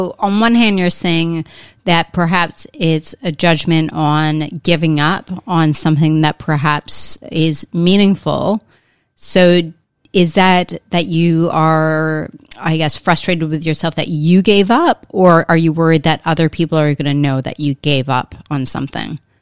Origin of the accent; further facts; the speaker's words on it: Canada; you're Croatian, I'm Canadian.